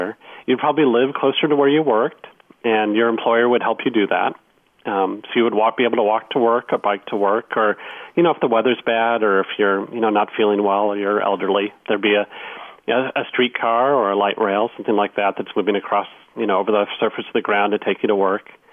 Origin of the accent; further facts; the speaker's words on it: California, United States; now in New York, United States; I grew up in California, too. I grew up in the Bay Area and grew up in the suburbs and thought that you just drove your car because that's what everybody did.